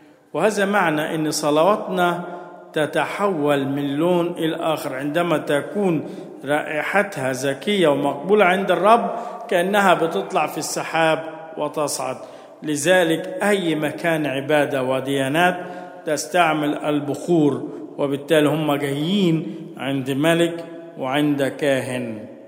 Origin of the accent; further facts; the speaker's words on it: Egypt; وخاصة إحنا كبيئة مصرية